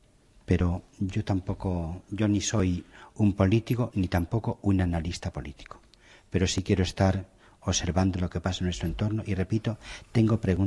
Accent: Ávila, Castile and León, Spain; also born or lived in Palencia / Salamanca; porque yo estuve 3 años en Palencia y había estado 14 años en Salamanca, y yo soy de Ávila.

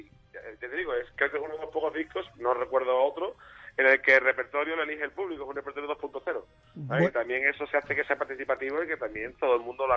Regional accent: Seville, Andalusia, Spain; en Sevilla hay cuatro, evidentemente, de mi tierra

